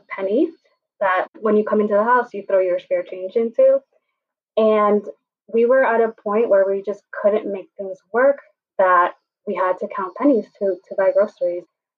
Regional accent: New York City, New York, United States; since I grew up here in New York City, like free lunch is free lunch for everyone

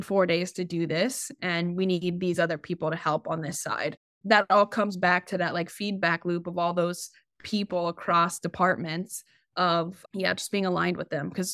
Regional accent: Kansas, United States; now in New York, United States; And I've always had that like New York speed in my mind, but I grew up in Kansas.

